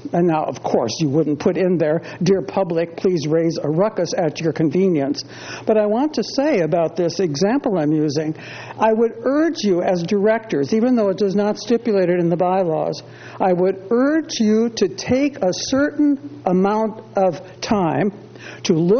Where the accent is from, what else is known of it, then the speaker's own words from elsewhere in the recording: Cambria, California, United States; from Cambria, California